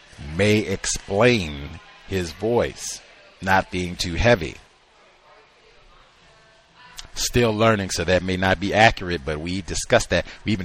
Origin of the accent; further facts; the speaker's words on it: Virginia, United States; born there; I was born in Virginia. How would I not know Martinsville?